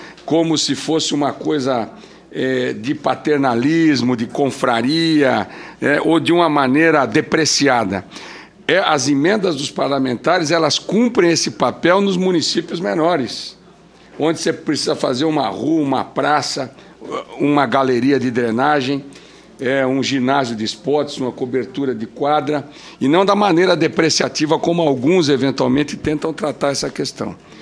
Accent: Mato Grosso do Sul, Brazil; eu sou de Mato Grosso do Sul

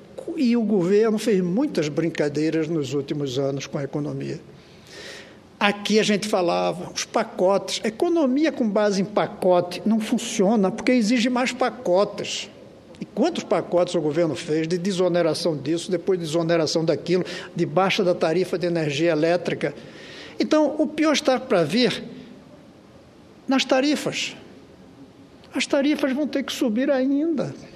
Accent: Northeast Region, Brazil; Eu, como nordestino, adoro tapioca.

